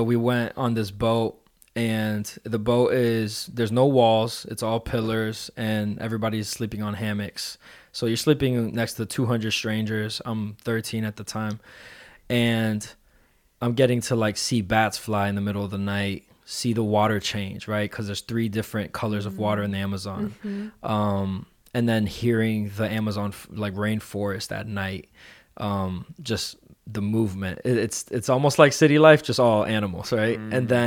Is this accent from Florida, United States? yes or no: yes; Miami, Florida, United States; So I grew up in Miami. So Florida boy, but especially Miami, the city life.